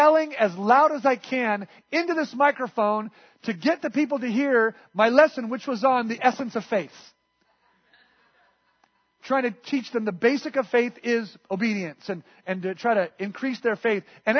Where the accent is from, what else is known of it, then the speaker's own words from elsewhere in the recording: United States; I'm an American pastor. We don't get that.